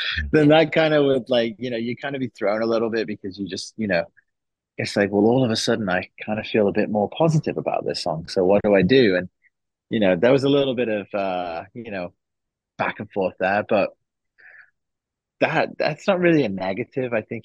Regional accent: North West England, United Kingdom; I grew up near Manchester in England, and I grew up with the Manchester music scene

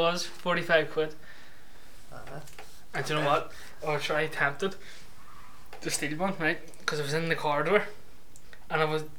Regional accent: Ireland; Well, I represent as an Irish person.

